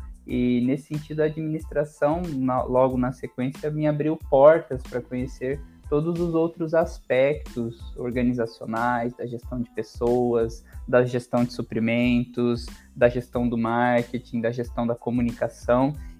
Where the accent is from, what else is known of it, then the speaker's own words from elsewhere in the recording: Londrina, Paraná, Brazil; Tenho 26 anos de idade, sou natural de Londrina, no estado do Paraná, local onde eu ainda tenho o prazer de residir